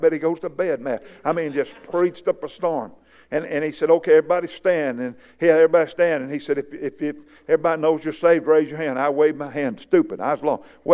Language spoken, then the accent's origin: English; Fort Worth, Texas, United States; Now, I lived plumb across town from where I grew up in Fort Worth.